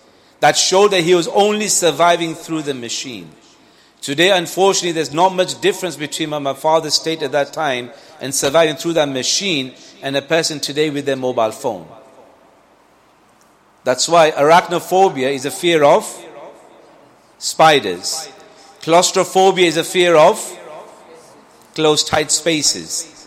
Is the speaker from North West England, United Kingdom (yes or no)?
no; Leicester, East Midlands, United Kingdom; And I'm 47, well, now 48. Before, when we were told, when we grew up here in Leicester and Highfields